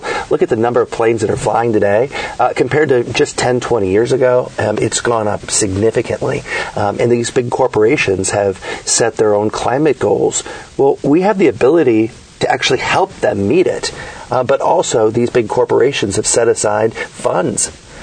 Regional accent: Illinois, United States; I got to do that in my hometown in the neighboring TV market from Rockford, Illinois to Moline, Illinois

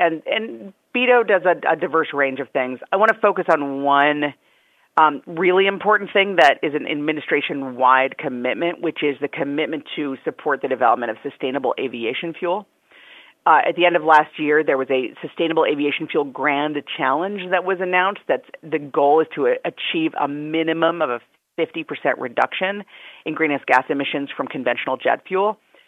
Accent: Wisconsin, United States; also born or lived in California; I'm from Wisconsin, and I spent a lot of time in California, both states with a lot of forested areas and a lot of agriculture.

